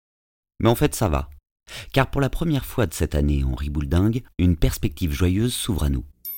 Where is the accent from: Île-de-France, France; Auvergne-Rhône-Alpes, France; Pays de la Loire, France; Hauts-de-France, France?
Île-de-France, France; Paris